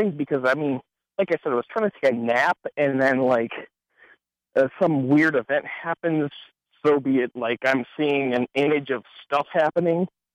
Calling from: Wisconsin, United States; Hey, Brian … from Wisconsin.

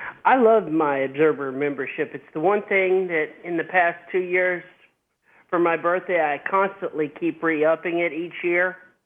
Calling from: Arkansas, United States; from Arkansas.

